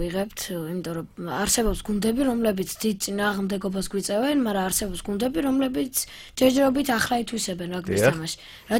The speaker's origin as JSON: {"language": "Georgian", "town": "Kutaisi", "region": "Imereti", "country": "Georgia", "moved": "yes", "lives_now": "Batumi, Georgia", "said": "თავიდან მე ქუთაისიდან ვარ, იქ ვერ შევძალი ჯერჯერობით თამაში, მაგრამ შემდეგ გადმოვიდი ბათუმში და აქ დავიწყე."}